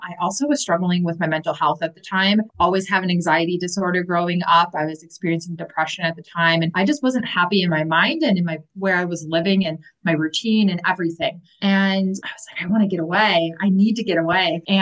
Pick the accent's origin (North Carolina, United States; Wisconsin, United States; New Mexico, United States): Wisconsin, United States; Milwaukee; I'm from Wisconsin, Milwaukee in particular, and we would drive from Wisconsin down to southern Texas